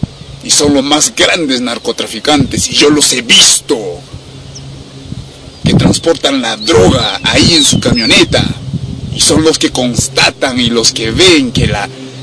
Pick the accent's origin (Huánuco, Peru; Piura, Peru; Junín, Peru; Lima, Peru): Junín, Peru; Huancayo; verán acá en mi lugar, mi tierra natal, Huancayo.